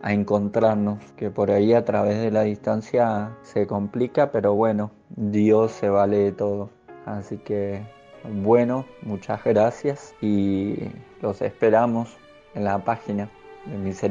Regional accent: Buenos Aires, Argentina; tengo 33 años, soy de Buenos Aires, capital federal argentina.

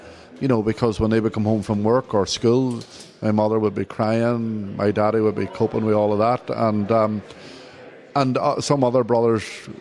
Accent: Derry, Northern Ireland, United Kingdom; Well, I come from Derry in Northern Ireland, and in the early 70s, Derry was at the epicentre of the conflict there. And where I lived in the Craigan Estate

